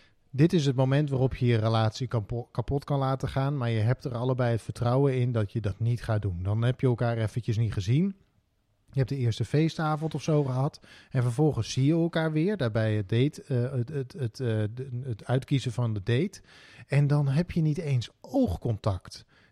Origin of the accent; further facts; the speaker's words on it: Netherlands; wij denken als Nederlanders dat iedereen het gewoon kan zwemmen.